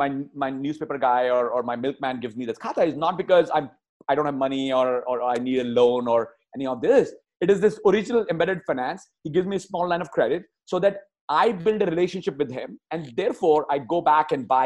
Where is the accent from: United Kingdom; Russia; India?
India; now in United States; And of course, I grew up in India and I've lived on khata, right? I grew up in a very small town back in the day before I moved to the US.